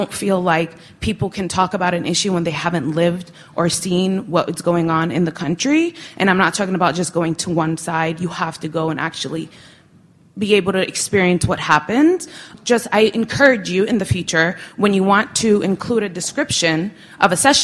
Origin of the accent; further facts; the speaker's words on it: Brooklyn, New York, United States; now in Seattle, United States; I currently go to school in Seattle at Bessier University. I'm originally from Brooklyn, so it was a very big culture shock.